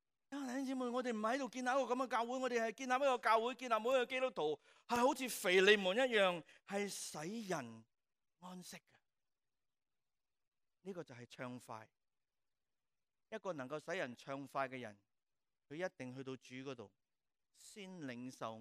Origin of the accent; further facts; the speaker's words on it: China; 即系我哋中国人话咩啊，安心啊